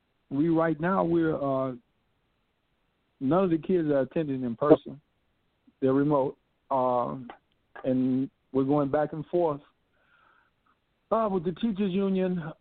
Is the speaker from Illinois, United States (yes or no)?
yes; Chicago, Illinois, United States; I was born and bred in Chicago, Illinois, went to Park Manor and Charles S. Dineen Elementary School.